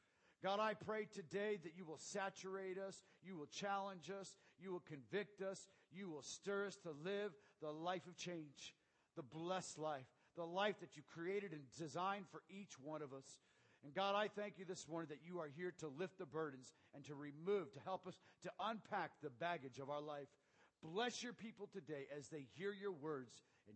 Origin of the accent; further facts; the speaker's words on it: Pacific Northwest, United States; It's our home state. We come from the Northwest